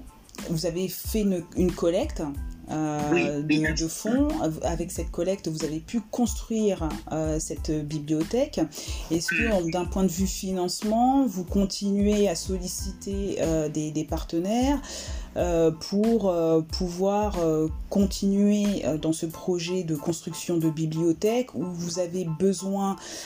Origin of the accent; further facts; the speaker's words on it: France; comme ça l'est actuellement chez nous en France